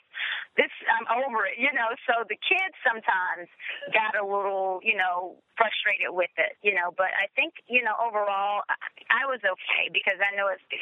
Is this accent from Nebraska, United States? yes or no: no; Chattanooga, Tennessee, United States; My husband's from Bangladesh. You know, I'm from Chattanooga, Tennessee.